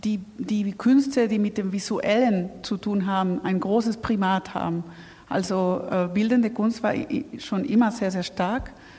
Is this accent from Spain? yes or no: yes; Spain; German is a second language; now in Germany; was man ja in Deutschland als Spanier dann findet und staunt.